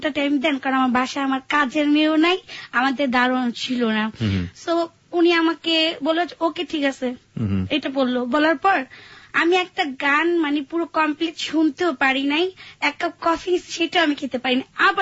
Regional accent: Dhaka, Dhaka Division, Bangladesh; আমার বাসা ঢাকায়, আমরা ঢাকার স্থানীয়। আমার বাসা হচ্ছে ঢাকা মতিঝিলে।

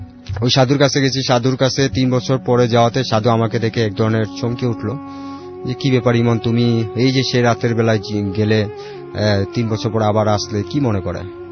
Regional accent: Dhaka, Dhaka Division, Bangladesh; বাড্ডা থেকে আসছি।

